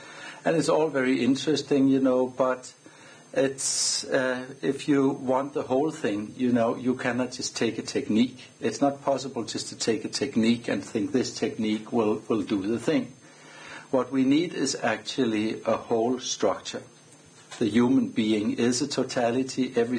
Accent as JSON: {"language": "English", "country": "Denmark", "said": "I'm from Denmark, I'm a Lama"}